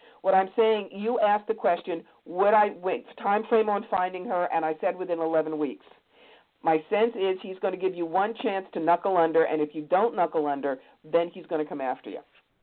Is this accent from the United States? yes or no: yes; Cherry Hill, New Jersey, United States; I grew up in Cherry Hill.